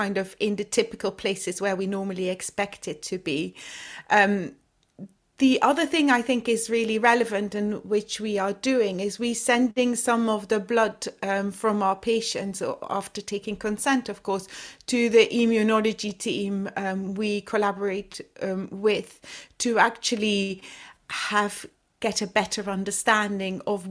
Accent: Flanders, Belgium; I'm from the Flemish speaking part of Belgium, and I was doing my training in Leuven

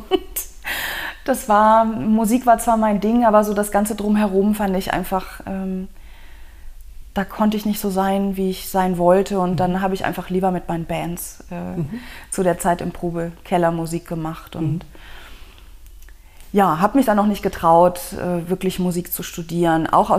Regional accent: Weiden in der Oberpfalz, Bavaria, Germany; Ich bin in Weiden in der Oberpfalz aufgewachsen. Das ist eine kleine Stadt, die, glaube ich, auch erst in den 80er Jahren mit der Autobahn angeschlossen wurde. Also es ist Nordbayern, 90 Kilometer von Regensburg

